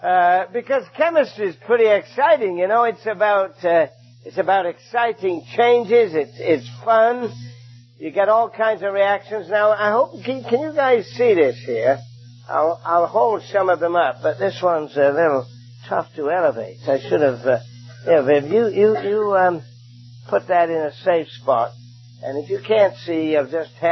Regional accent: Hamilton, Ontario, Canada; Just a week before we left Canada, we're from Hamilton, Ontario in Canada.

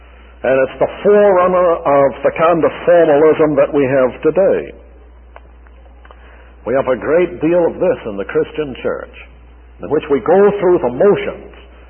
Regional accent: Charleston, South Carolina, United States; I read an amusing story about a man who was fishing in my hometown of Charleston

